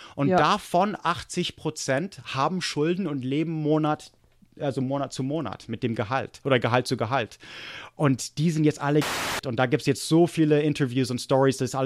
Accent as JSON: {"language": "German", "country": "United States", "said": "Ich finde es schockierend, dass wir das noch haben. Weil ich glaube, Kalifornien hat es in den 70er abgeschafft."}